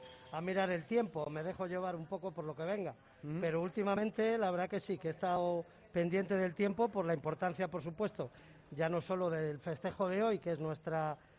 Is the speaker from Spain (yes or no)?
yes; Astudillo, Castile and León, Spain; Ya lo sé, sí, es de mi pueblo, es de Astudillo.